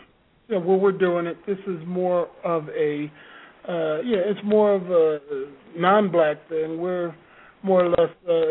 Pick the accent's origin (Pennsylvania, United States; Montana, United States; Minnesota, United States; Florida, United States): Pennsylvania, United States; Philadelphia; Suburban Philly. I was born and raised in West Philly, so we're Philly folks.